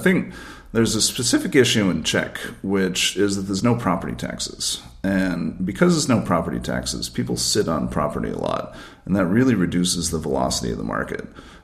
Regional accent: New Hampshire, United States; In my hometown in New Hampshire, which is an hour away, became a commuter town from Boston.

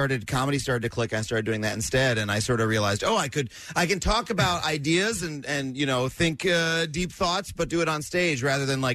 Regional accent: New York, United States; I grew up on Long Island, yeah. And my dad, every 10 minutes driving into the city, quiet, I got to hear the traffic on the 8th.

